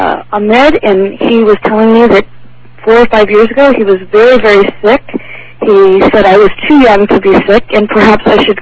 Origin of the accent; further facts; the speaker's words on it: Laguna Beach, California, United States; I'm from Laguna Beach.